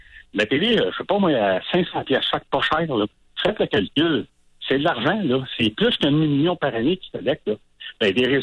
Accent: Montréal, Quebec, Canada; moi, je suis de Montréal.

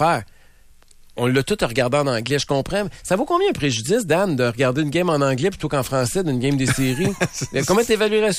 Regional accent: Quebec, Canada; Je veux l'écouter en français. Je suis québécois.

